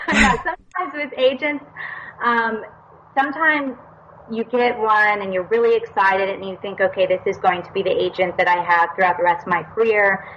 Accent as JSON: {"language": "English", "country": "United States", "said": "And the interesting thing is I got the most interest from the U.K. and Canada and then my home country, U.S., last."}